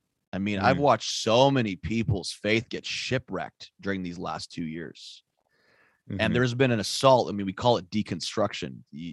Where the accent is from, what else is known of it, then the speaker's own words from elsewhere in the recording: Ottawa, Ontario, Canada; I grew up in Ottawa my whole life, and I've never felt so much unity, love, kindness, energy in my city ever